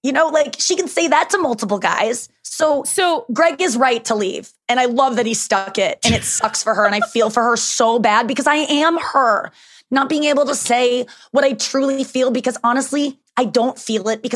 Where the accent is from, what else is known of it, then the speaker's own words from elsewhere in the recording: St. Louis, Missouri, United States; I'm from St. Louis